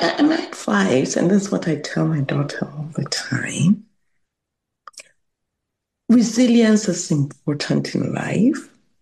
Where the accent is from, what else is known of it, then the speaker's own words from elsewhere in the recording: Ghana; So, growing up in Ghana, you know, I've mentioned I'm a math major.